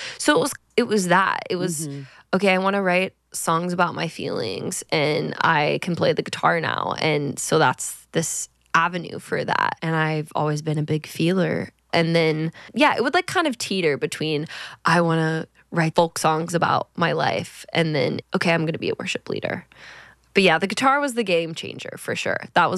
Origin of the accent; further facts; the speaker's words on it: Kissimmee, Florida, United States; born there; moved away as an adult; also born or lived in Nashville; now in Los Angeles, United States; I was born in Kissimmee, Florida, and I'm an eldest daughter. When I was 18, I moved to Nashville, and that's where I started my career. And then I moved out to LA.